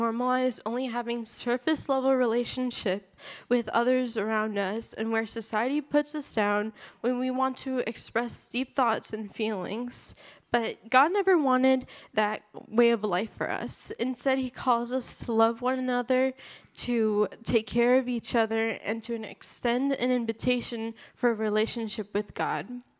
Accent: Chicago, Illinois, United States; I'm not quite a fan of the cold, despite growing up in Chicago.

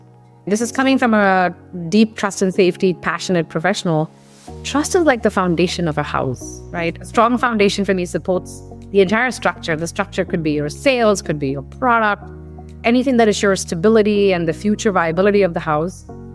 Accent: Mumbai, Maharashtra, India; I grew up in Mumbai, or Bombay as it was known back then. The city of Mumbai shaped me

